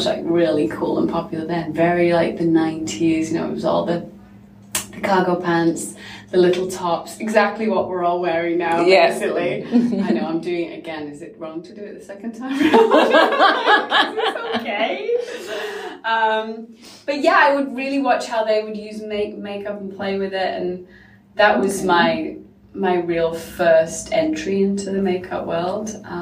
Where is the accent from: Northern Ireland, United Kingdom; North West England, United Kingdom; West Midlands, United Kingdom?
North West England, United Kingdom; Manchester; So I grew up in Manchester. I am one of three girls. I'm the youngest.